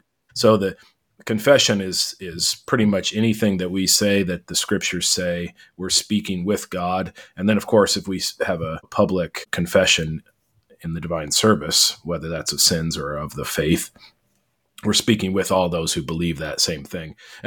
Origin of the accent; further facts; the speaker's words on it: Washington, United States; I'm from Central Washington, or I've been in Central Washington prior to this, and there are lots of wildfires